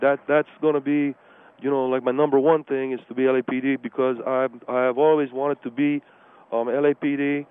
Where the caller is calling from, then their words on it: Monterey Park, California, United States; I'm calling from Monterey Park.